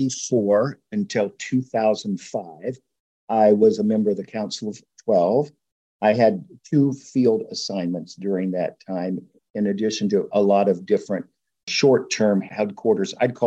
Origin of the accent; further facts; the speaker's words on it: Ohio, United States; moved away as an adult; I never thought, frankly, I would leave my home state of Ohio